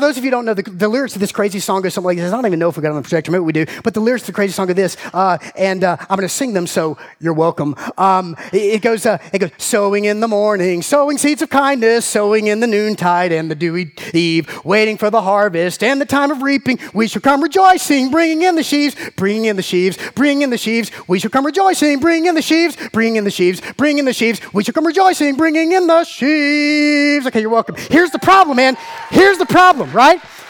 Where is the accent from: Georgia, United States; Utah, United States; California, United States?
Georgia, United States; And I'll never forget my Uncle Marty, growing up in Central Georgia, my Uncle Marty, who was a Christian and therefore very concerned for my soul